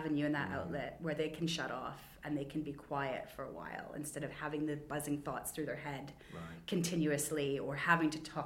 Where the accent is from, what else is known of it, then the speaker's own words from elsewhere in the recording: Canada; now in London, United Kingdom; I grew up in Canada and it was a town of about 1 million people, but it felt quite big at the time.